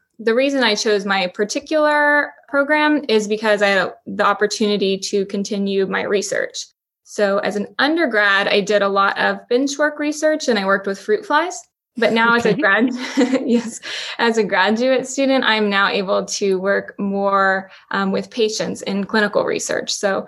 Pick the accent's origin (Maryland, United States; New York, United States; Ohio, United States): Maryland, United States; born there; also born or lived in Virginia / Kansas / Nebraska; now in Texas, United States; I was born in Maryland, and we lived in Virginia near DC, and then Kansas. We lived in Texas when I was younger, and then Nebraska.